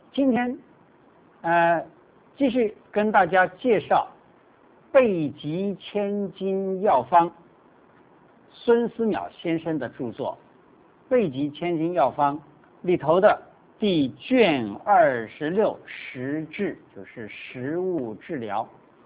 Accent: China; 我们中国人对于脾胃这个东西呢

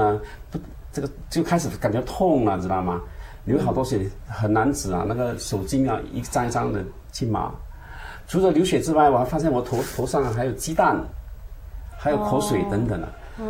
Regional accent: Singapore; now in United States; 对，土生土长的新加坡人。

